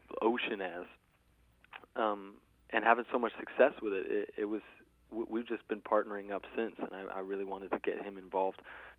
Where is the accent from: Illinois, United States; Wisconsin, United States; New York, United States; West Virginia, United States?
West Virginia, United States; Williamstown; Doug reached out to us probably 2 years ago on our Facebook page and had no idea that I was from Williamstown.